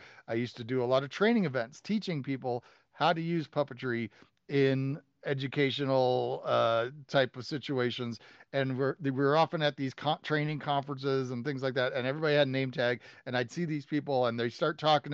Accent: Chicago, Illinois, United States; And I'm from Chicago originally. And so, of course, I know Bozo.

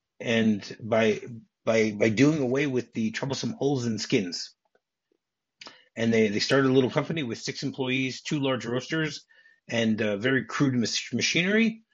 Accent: New Jersey, United States; I grew up in New Jersey, and we always went to Asbury Park.

